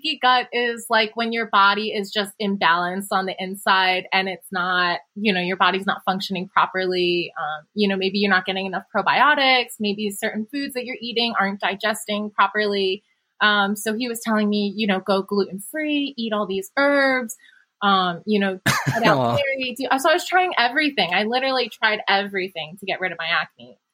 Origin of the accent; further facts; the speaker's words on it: Pennsylvania, United States; So I'm half Chinese, half Vietnamese. I grew up outside of Philadelphia.